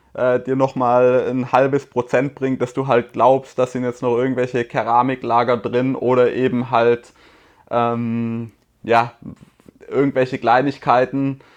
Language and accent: German; Baden-Württemberg, Germany; wie man bei uns im Schwabenland sagt.